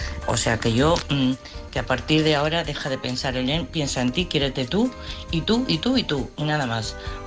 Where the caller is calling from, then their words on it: Madrid, Community of Madrid, Spain; de Madrid.